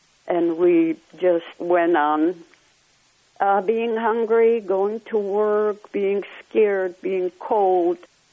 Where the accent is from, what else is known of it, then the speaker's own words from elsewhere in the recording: Lodz, Łódź Voivodeship, Poland; I grew up in Lodz, Poland. Life was very difficult. We were very poor. But being the youngest of four children and very loving parents